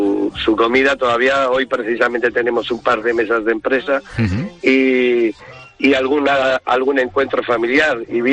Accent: Bermeo, Basque Country, Spain; somos hijos de migrantes extremeños. Entonces, allí existe el día del... Hay mucho bonito en mi pueblo, en Bermeo.

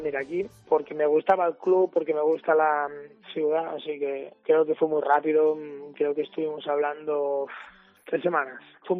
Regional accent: Arenys, Catalonia, Spain; Empecé en mi pueblo, en Arenys, hasta la etapa de juveniles, de infantiles, que dimos el paso al Barça.

